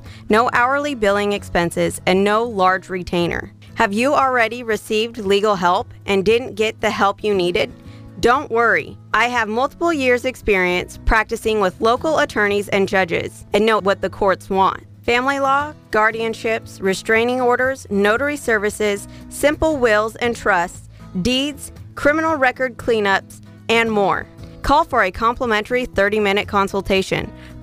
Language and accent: English; California, United States; I was born and raised in San Luis Obispo County, a Templeton High graduate and a California bar attorney.